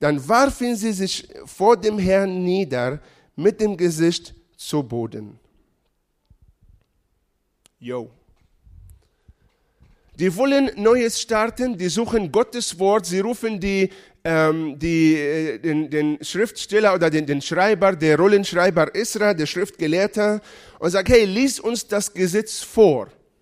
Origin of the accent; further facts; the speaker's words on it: Israel; Halleluja, ich komme aus Israel.